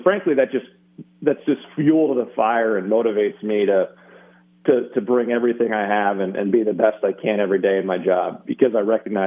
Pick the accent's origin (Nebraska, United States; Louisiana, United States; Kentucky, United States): Nebraska, United States; Lincoln; That's how I grew up. I grew up in the Missouri Synod Lutheran Church in Lincoln, went to Faith Lutheran Church.